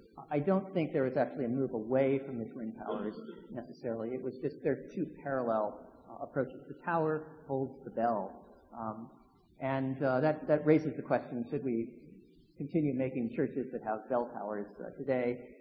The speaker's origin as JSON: {"language": "English", "region": "Connecticut", "country": "United States", "tie": "born or raised there", "said": "I grew up in Connecticut, and my aunt and uncle lived next to the Connecticut River."}